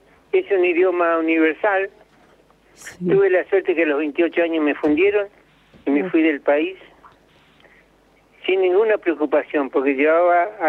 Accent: Trelew, Chubut, Argentina; soy de Trelew, yo, del Chubú.

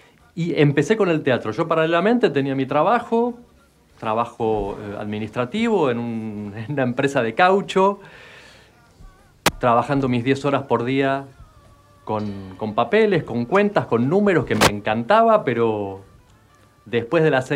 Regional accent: Santos Lugares, Buenos Aires Province, Argentina; moved away as an adult; yo nací en Santos Lugares, en la provincia de Buenos Aires, lugar que suena muy lejos, pero que es muy cerca. Pasando la General Paz son 10 minutos nada más

